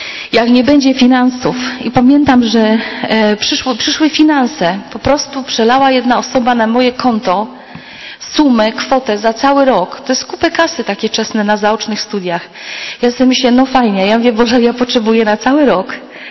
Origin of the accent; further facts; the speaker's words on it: Silesian Voivodeship, Poland; pochodzę z Górnego Śląska